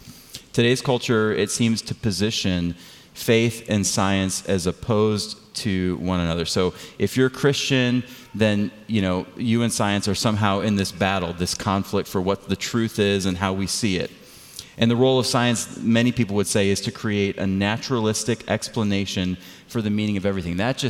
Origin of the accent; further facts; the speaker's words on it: Michigan, United States; And he's from Michigan, and I'm from Michigan.